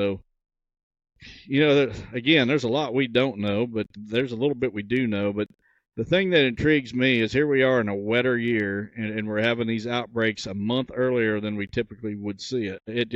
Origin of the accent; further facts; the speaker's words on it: Illinois, United States; if it was legal in my home state of Illinois, I would be doing everything I could.